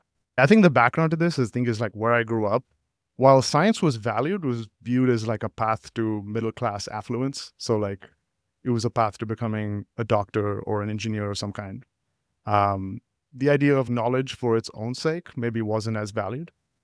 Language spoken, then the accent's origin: English; Sharjah, United Arab Emirates; I was born in the UAE in Sharjah, which is an emirate in the United Arab Emirates. I was born there as an Indian citizen, grew up in this sort of middle-class Indian community.